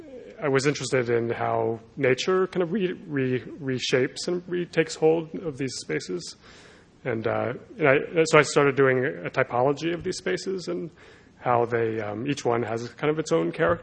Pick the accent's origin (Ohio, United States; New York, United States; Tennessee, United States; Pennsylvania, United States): Pennsylvania, United States; Philadelphia; And I guess because I grew up in Philadelphia, it seemed like an obvious place to start working again.